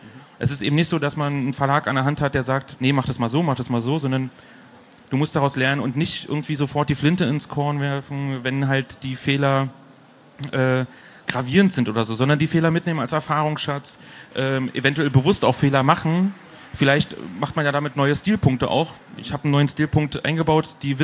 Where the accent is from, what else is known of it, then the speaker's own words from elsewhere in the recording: Berlin, Germany; Also ich bin aus Berlin